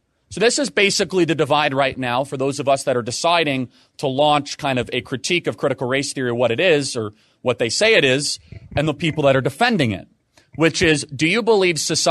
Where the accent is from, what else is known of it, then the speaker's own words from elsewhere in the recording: United States; Now, I remember growing up in America and saying segregation was evil.